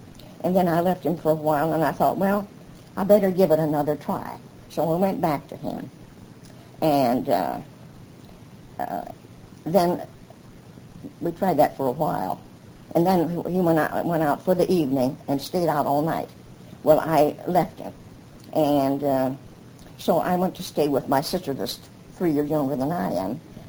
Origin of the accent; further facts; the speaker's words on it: Canova, South Dakota, United States; also born or lived in Minnesota; And I was born in Minnesota, but shortly after I was born, we moved to South Dakota.